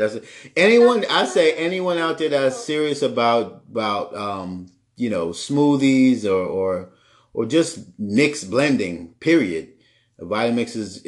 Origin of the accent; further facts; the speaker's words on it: New York, United States; Listen, I'm from New York. I've never had My mom had a little charcoal grill in our backyard.